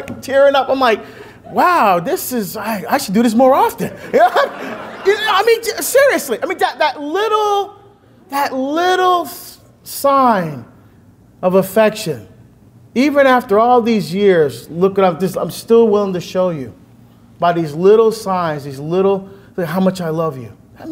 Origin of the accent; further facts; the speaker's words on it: New Jersey, United States; I was a Benedictine. I grew up in Jersey, right, around the Italians.